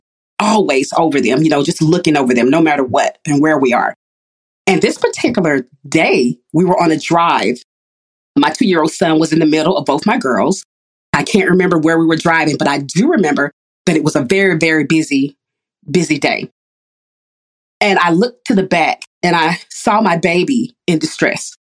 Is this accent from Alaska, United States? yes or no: no; Chattanooga, Tennessee, United States; We are from Chattanooga, Tennessee. I was born and bred here in the Deep South.